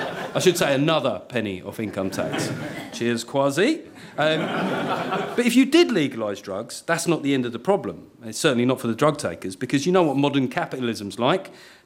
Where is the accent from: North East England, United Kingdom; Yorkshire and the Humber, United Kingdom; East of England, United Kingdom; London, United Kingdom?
North East England, United Kingdom; Sunderland; born there; I was born in Sunderland, but I was made by my love of microwaving animals as a kid.